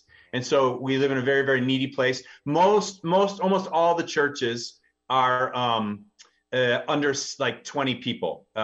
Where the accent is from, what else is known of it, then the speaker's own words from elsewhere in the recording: Wisconsin, United States; now in Turkey; It's exciting to be joining you guys from the Middle East, from Turkey. I'm from Wisconsin